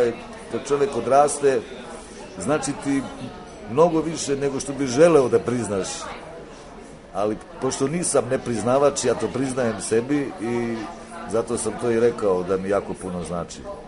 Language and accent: Serbian; Ljubljana, Slovenia; Stvarno sam bio poželjan i kad sam bio klinac, svi su mi se radovali, pošto sam bio iz Ljubljane